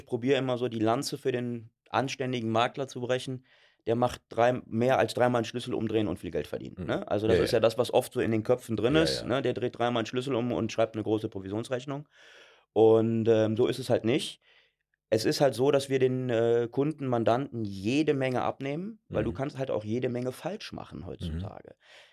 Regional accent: Cologne, North Rhine-Westphalia, Germany; Tut mir als Kölner auch weh

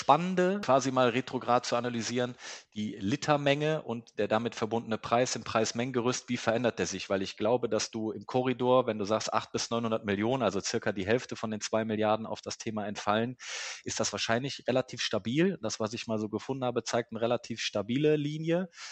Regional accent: North Rhine-Westphalia, Germany; als Rheinländer komme ich aus der Ecke, wo man Alaaf ruft

